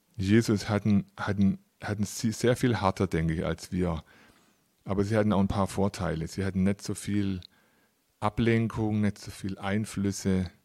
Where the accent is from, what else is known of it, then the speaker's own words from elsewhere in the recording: Stuttgart, Baden-Württemberg, Germany; Ich komme aus Stuttgart